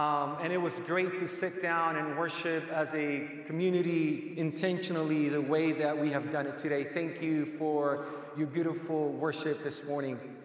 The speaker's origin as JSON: {"language": "English", "country": "Puerto Rico", "tie": "born or raised there", "second_language": "English", "lives_now": "United States", "said": "I was born and raised in Puerto Rico"}